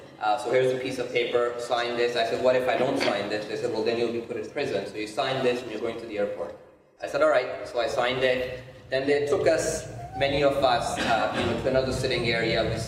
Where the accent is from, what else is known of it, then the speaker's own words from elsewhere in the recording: Pakistan; born there; also born or lived in Qatar; They saw that I worked in Qatar. I was born in Pakistan, so that was kind of confusing for them.